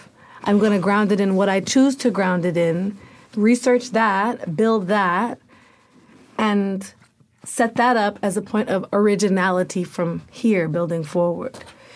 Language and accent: English; Portland, Oregon, United States; I know I'm from Portland, Oregon.